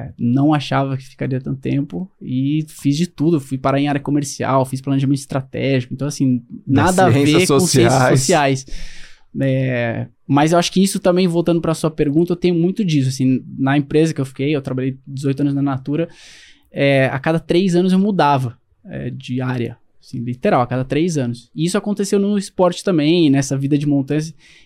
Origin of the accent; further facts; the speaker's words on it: São Paulo, Brazil; Eu sou, assim, sou de São Paulo, não tenho uma família esportista